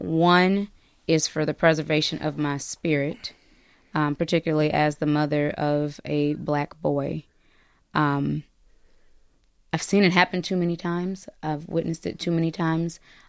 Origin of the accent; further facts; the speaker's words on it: Davenport, Iowa, United States; So I'm not from the Twin Cities. I'm from the Quad Cities in Iowa. And I say that because I'm from Davenport, Iowa, and it's right across the river from Rock Island, Illinois, very similar to Minneapolis and St. Paul.